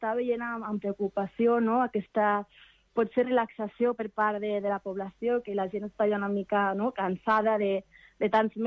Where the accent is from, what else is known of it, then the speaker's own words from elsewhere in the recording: Lleida, Catalonia, Spain; accent: Lleida; pel meu accent no puc, la gent no pot evitar, no? que no soc de Barcelona, que soc de Lleida. El que passa que jo ara actualment no estic vivint a Lleida, però sí que és cert que tinc família, no?, que és de Lleida i que està allí